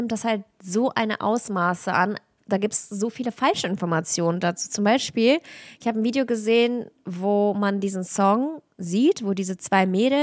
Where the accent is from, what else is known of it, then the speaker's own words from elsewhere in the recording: Krasnodar, Krasnodar Krai, Russia; moved away; aus meiner Heimatregion, aus Krasnodar, da, wo ich geboren wurde, ist ganz unten in Russland, im Süden, am Schwarzen Meer.